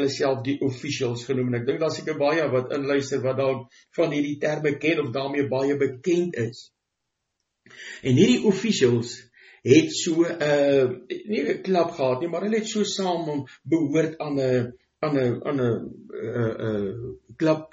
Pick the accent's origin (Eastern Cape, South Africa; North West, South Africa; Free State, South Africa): Free State, South Africa; Ek het groot geword in die Vrystaat se goudvelde, lieflike tye, lieflike plek, die Vrystaat.